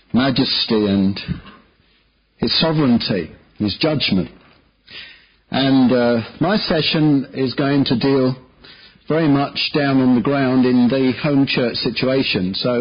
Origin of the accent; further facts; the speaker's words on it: Eltham, London, United Kingdom; So I'm from Eltham in South East London, and have been until recently pastoring.